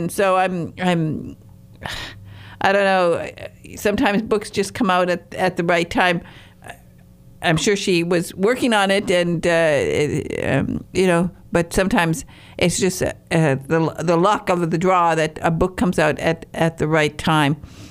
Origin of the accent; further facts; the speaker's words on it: Michigan, United States; also born or lived in England; I had this delightful, wonderful childhood in the Upper Peninsula of Michigan